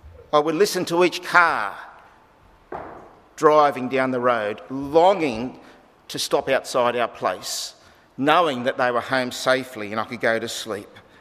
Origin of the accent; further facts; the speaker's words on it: Australia; I felt this enormous sense of pride in being an Australian.